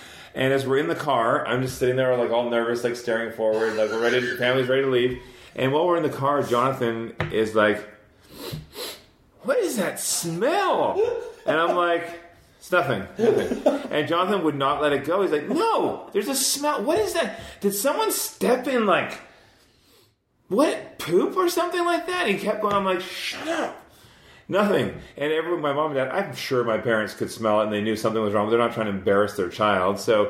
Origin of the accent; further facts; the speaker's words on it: Scotland, United Kingdom; I'm Scottish.